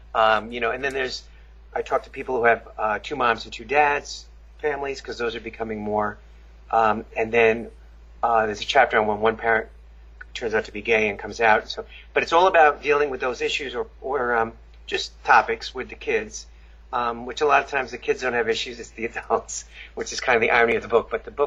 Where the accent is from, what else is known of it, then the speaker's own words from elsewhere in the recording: Long Island, New York, United States; and I grew up in Long Island, New York, so parts are conservative and parts aren't, you know, it just depends.